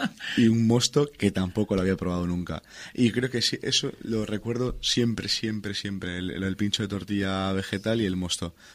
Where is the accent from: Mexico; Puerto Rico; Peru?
Peru; Yo como peruano antes veía siempre la margarita, el mojito y demás.